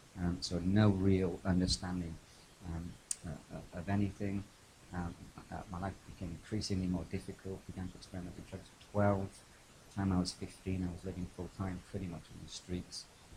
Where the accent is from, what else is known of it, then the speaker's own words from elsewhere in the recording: Ireland; accent: English; So I'm Irish, actually, despite the English accent.